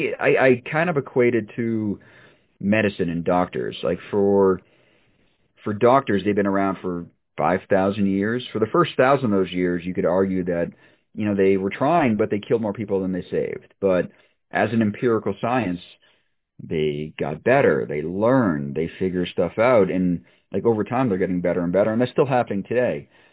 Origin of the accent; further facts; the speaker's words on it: Watertown, Massachusetts, United States; I grew up in Watertown, Massachusetts, and as a kid, I could walk or bike all over town.